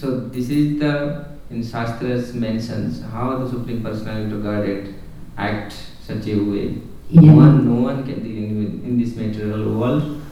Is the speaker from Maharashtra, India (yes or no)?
no; Odisha, India; In India, especially because I am from Orissa, Orissa, so the culture, no?